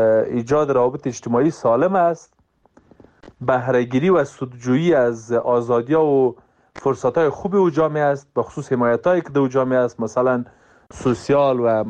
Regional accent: Afghanistan; با هموطنان ما به عنوان یک افغان

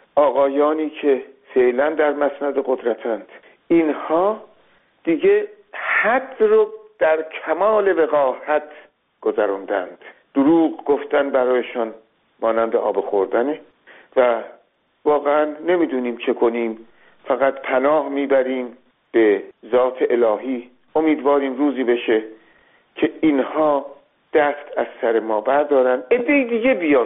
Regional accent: Iran; born there; من هم یکی از بخت برگشتگانی هستم که در ایران به دنیا آمدم.

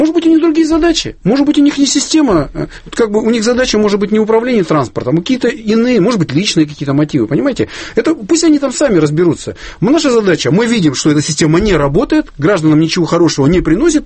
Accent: Kopeysk, Chelyabinsk Oblast, Russia; его перегнали в Копейск, мой родной город

